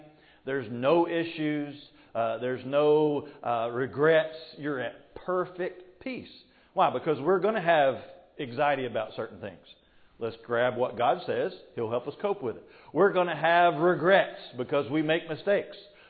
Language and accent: English; the South, United States; I'm from the South, and so I talk like I have mental issues.